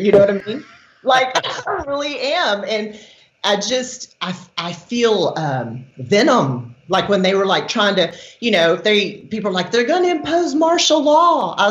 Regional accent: Houston, Texas, United States; now in Oklahoma, United States; but I'm from Texas, Houston, originally. Yeah. And so I'm a Texas girl and displaced to Oklahoma and love it here.

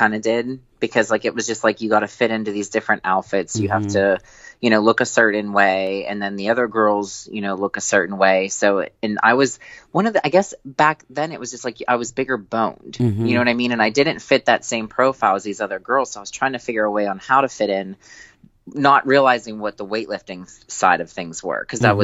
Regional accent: Pittsburgh, Pennsylvania, United States; I am from Pittsburgh, PA, and I've been born and raised here.

